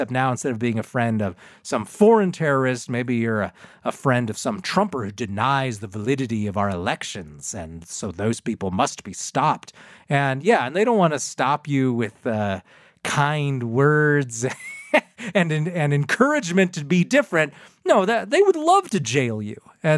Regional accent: United States; born there; And I was born in America.

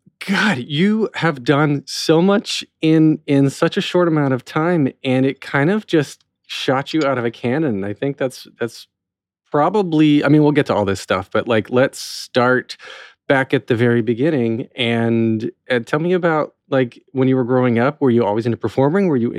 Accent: North Wilkesboro, North Carolina, United States; I'm from North Wilkesboro originally, which I don't know if you know that.

